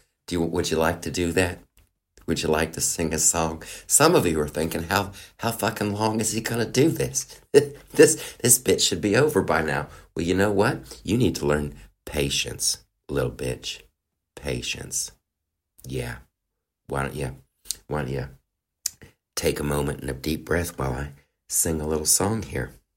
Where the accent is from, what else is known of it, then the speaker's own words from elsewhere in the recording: England, United Kingdom; I'm from England.